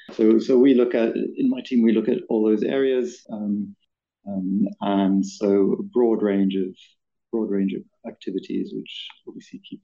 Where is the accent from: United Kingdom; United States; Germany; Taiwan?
Germany; I like to think it's because it's a German spelling. I'm originally from Germany.